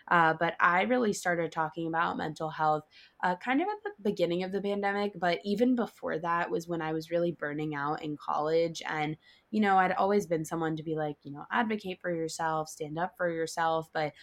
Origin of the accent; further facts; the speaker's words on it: New York City, New York, United States; I'm 23 years old. I'm from New York City.